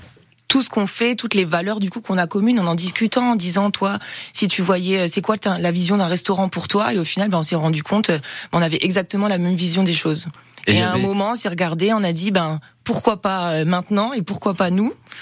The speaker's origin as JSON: {"language": "French", "town": "Sarreguemines", "region": "Grand Est", "country": "France", "tie": "born or raised there", "said": "Moi, j'ai grandi près de Sarreguemines."}